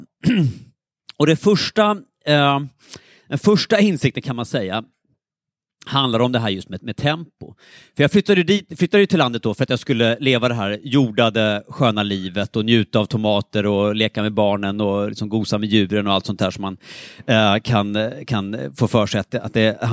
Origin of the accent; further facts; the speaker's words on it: Stockholm, Stockholm County, Sweden; på den här tiden då bodde jag i Stockholm, där jag är född och uppvuxen, och där jag liksom en gång tänkte att här kommer jag alltid bo, för att jag var en väldigt urban person